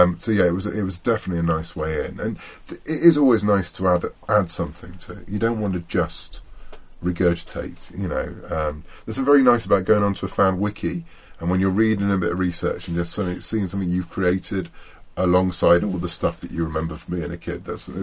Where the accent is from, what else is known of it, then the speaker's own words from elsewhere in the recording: United Kingdom; I'm a British writer.